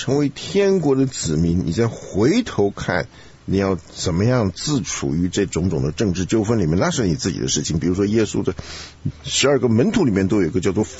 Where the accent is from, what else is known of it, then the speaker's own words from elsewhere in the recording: China; 就是我是中国人，你是中国人